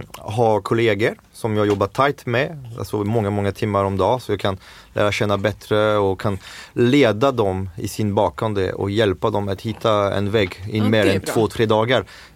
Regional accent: France; Swedish is a second language; moved away as an adult; now in Sweden; Alltså jag är fransman, jag var 26 när jag kom till Sverige, så alltså, svenska är inte riktigt min modersmål, det är min fjärde språk

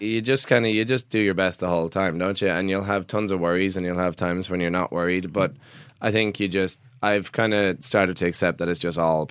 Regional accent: Ireland; because I'm from Ireland anyway

